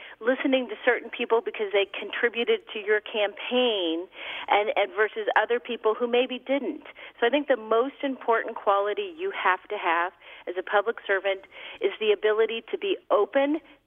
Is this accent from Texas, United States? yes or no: no; Kansas, United States; moved away; I grew up in Kansas, and I came to the great state of California because of the opportunities California offered with respect to school.